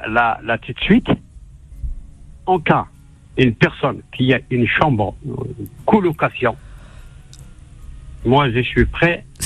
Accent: Algeria; je viens d'Algérie.

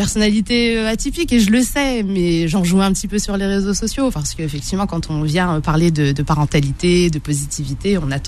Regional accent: Hauts-de-France, France; déjà, je suis du Nord, je suis pas de Paris, donc je pense que c'est.

